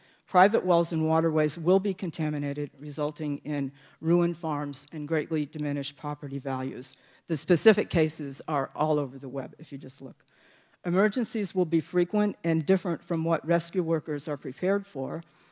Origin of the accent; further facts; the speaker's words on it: Caroline, New York, United States; from Town of Caroline, no relation